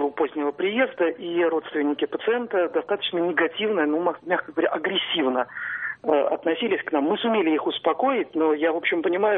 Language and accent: Russian; Saint Petersburg, Russia; Я из Петербурга.